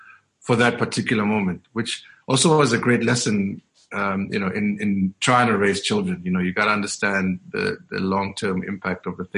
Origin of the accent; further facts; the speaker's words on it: Diepkloof, Gauteng, South Africa; growing up in Diepkloof in the 80s and the 90s